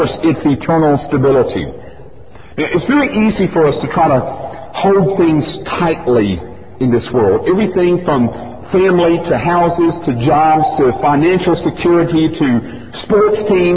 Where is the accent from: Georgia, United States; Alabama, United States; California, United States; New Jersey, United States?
Alabama, United States; You know, growing up in Alabama, Bear Bryant, Karen remembers it.